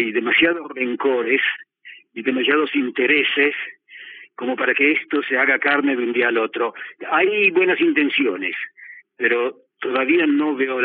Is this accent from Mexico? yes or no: no; Argentina; now in Israel; Yo, como israelí y como argentino, quiero aprovechar esta oportunidad para pedirle a Latinoamérica que se involucre más